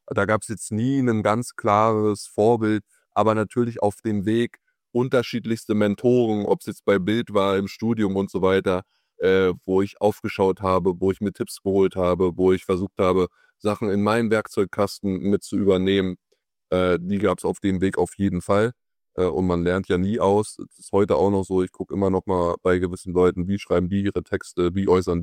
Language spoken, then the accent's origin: German; Germany; ich bin Deutscher. Ich bin da auch stolz, in Deutschland leben zu können und hier geboren zu sein.